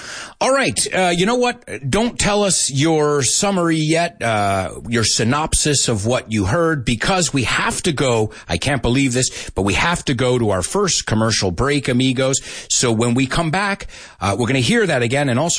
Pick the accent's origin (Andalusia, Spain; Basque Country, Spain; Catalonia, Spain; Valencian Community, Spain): Andalusia, Spain; Almería; Okay, let's take a look. Almería. I'm from Almería. Mi gente.